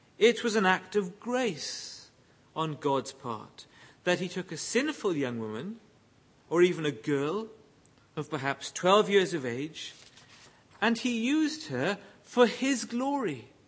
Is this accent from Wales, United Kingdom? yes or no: yes; Wales, United Kingdom; There never was any reason for me to feel insecure as a Welsh boy in Oxford or Belgravia.